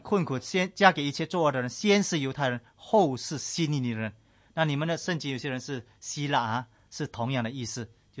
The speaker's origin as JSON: {"language": "Chinese", "country": "China", "said": "然后我们中国人以前那些他们自然他们有自己的立法了"}